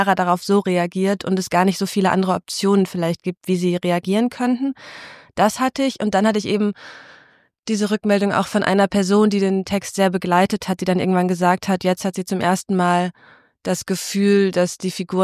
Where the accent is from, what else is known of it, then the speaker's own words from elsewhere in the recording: North Rhine-Westphalia, Germany; Also ich bin da aufgewachsen im Ruhrgebiet